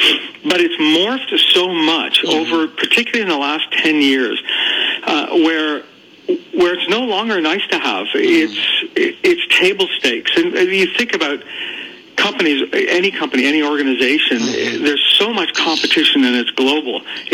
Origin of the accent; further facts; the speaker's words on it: Houston, Texas, United States; also born or lived in New York; I grew up in Houston and in New York, and I can tell you it's very different from Houston being here.